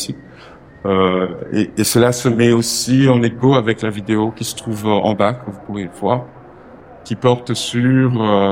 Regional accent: DR Congo; now in Europe; chez moi au Congo, c'est des plantes qu'on trouve dans les zones cuprifères et aussi dans les zones équatoriales

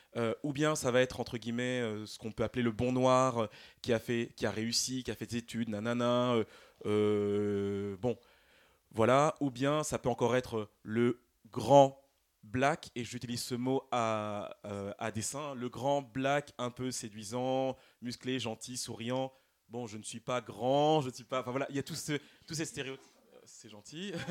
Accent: Île-de-France, France; j'ai grandi en Île-de-France, mais mais voilà, j'ai grandi avec un entourage majoritairement blanc.

